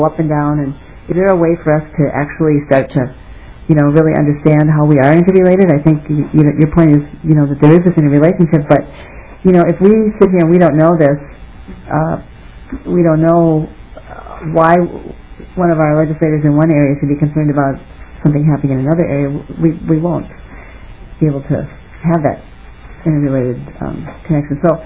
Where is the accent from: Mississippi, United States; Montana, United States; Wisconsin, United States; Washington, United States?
Wisconsin, United States; I mean, I grew up in Rock County, and I was told, you know, about the aquifer under our well and so on.